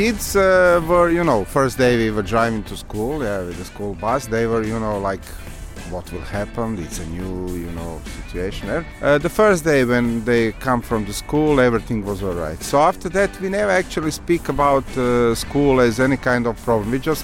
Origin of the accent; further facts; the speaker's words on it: Zagreb, City of Zagreb, Croatia; English is a second language; moved away as an adult; now in Brussels, Belgium; I came from Croatia, Zagreb, and I'm the new kid in town.